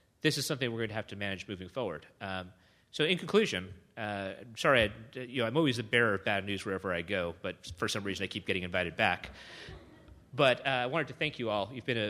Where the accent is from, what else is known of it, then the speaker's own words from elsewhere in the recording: United States; I mean, I as an American, I don't think we should be in the habit of kicking ourselves for things